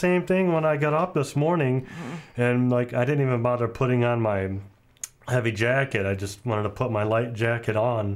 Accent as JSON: {"language": "English", "town": "Grand Rapids", "region": "Michigan", "country": "United States", "tie": "born or raised there", "said": "I have. I was born and raised here in Grand Rapids, Michigan. Mm-hmm. I've lived here as long as I can remember."}